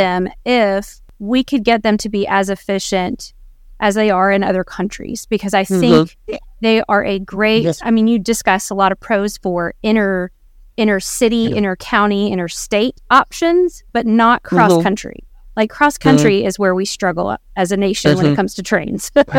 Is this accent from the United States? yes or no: yes; United States; But I'm just, as an American, speaking as an American